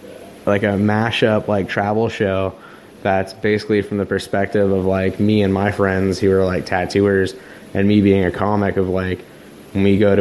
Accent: Florida, United States; oh, I'm from Florida.

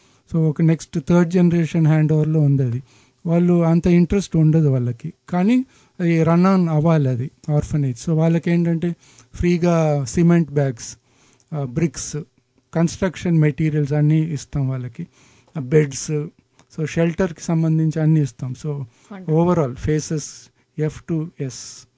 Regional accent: Chennai, Tamil Nadu, India; born there; నేను చెన్నైలో పుట్టా కాబట్టి నేటివ్ ప్లేస్ విజయవాడ

